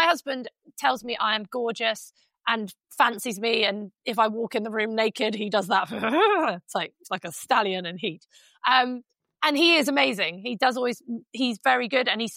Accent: England, United Kingdom; because we are very English, aren't we?

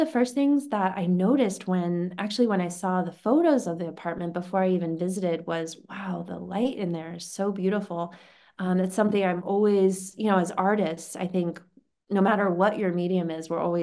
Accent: United States; I feel like I think Americans, well, because also I'm an American, I think that I just understand the sensibility.

